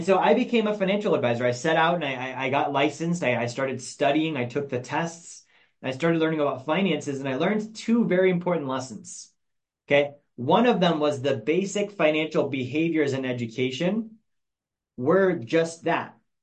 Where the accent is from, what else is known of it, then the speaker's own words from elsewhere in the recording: Alaska, United States; I grew up in Alaska.